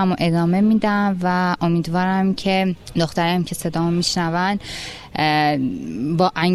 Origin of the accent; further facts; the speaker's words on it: Mashhad, Razavi Khorasan, Iran; اهل کشور افغانستان که توی مشهد ایران متولد شدم